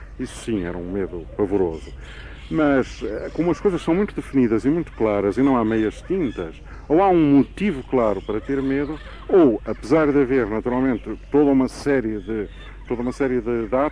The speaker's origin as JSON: {"language": "Portuguese", "country": "Portugal", "moved": "yes", "said": "A minha reação como português, naturalmente, está determinada pelo meu temperamento"}